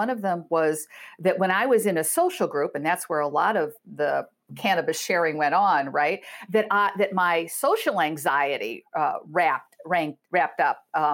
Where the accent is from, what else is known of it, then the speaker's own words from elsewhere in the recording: Iowa, United States; also born or lived in Chicago; I'm from Iowa, a good Iowa girl.